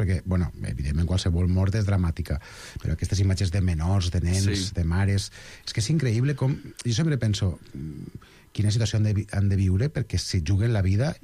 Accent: Castelló, Valencian Community, Spain; jo soc de Castelló, soc valencià, però tinc sang andalusa

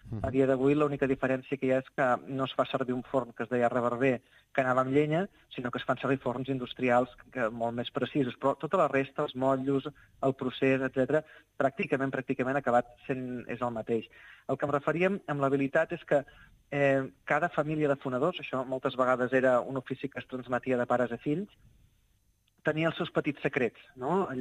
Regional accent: Tarragona, Catalonia, Spain; now in Montblanc, Spain; perquè jo soc de Tarragona, però actualment visc a Montblanc

